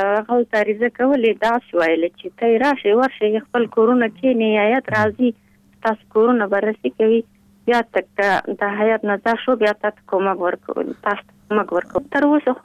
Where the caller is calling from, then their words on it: Pul-e-Khumri, Baghlan, Afghanistan; د پل خمری.